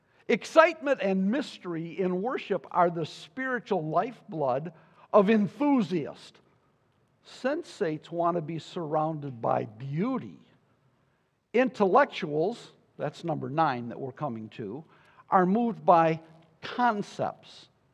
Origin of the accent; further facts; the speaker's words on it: Detroit, Michigan, United States; I grew up in Detroit.